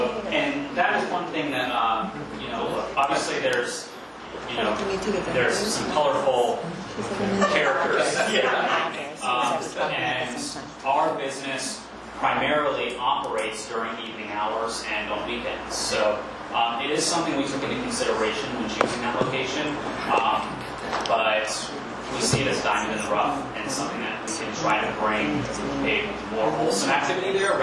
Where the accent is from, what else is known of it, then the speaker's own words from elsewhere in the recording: Las Vegas, Nevada, United States; I was born and raised here in Vegas, so you know, that has that those historical roots into it.